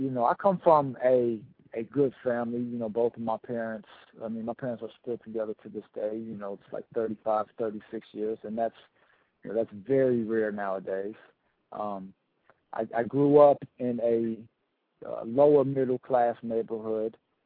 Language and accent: English; Springdale, Ohio, United States; born there; I was born in Cincinnati, Ohio, to pinpoint it, Springdale, Ohio, in 1978, November 4th, 1978.